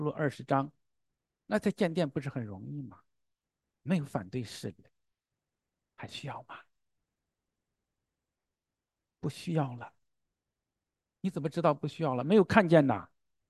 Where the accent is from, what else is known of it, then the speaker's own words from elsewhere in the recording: Fangcheng, Henan, China; 我的老家，在河南的方城